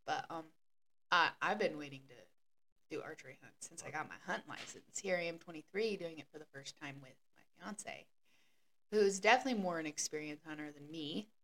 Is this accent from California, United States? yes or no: no; Lewiston, Idaho, United States; also born or lived in Moscow; now in Boise, United States; But I'm from Moscow, Idaho. Well, technically I was born and raised in Lewiston. I spent my high school years in Moscow.